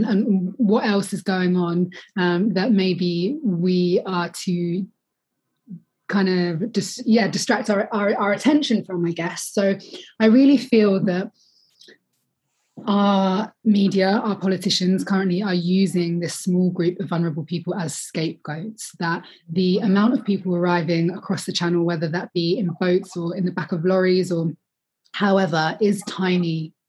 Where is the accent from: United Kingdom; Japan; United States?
United Kingdom; I mean, as a Brit